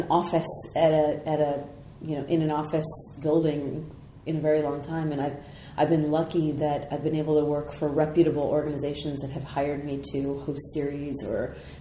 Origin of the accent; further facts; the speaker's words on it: Sacramento, California, United States; And the reason why I was so upset by that was because I'm from Sacramento, California.